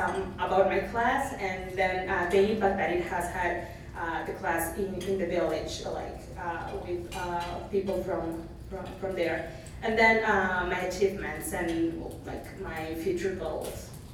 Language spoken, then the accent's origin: English; Teotitlan del Valle, Oaxaca, Mexico; my hometown is the Teotitlan del Valle in Zapotec, we call it Jigye. So Oaxaca, Teotitlan del Valle is a village which is located 40 minutes is Oaxaca City